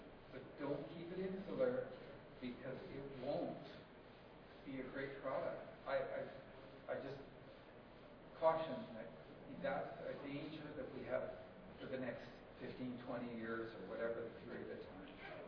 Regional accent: Canada; Yeah, I like Dan, I'm another Canadian here

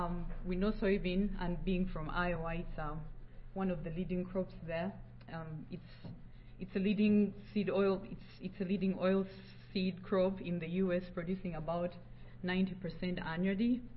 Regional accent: Uganda; now in United States; I'm from Uganda, but I'm finishing up my master's at Iowa State University

